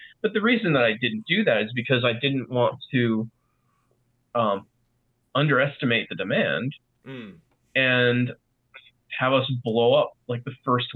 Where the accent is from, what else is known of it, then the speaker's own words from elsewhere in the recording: New York, United States; I mean, Andy, I'm from New York.